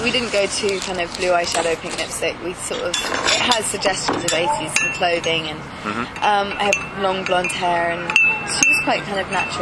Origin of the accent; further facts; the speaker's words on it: United Kingdom; you know what it's like being British?